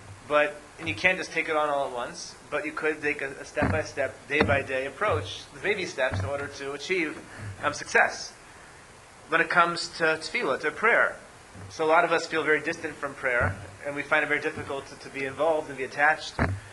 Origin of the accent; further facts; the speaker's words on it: Atlanta, Georgia, United States; I grew up in Atlanta.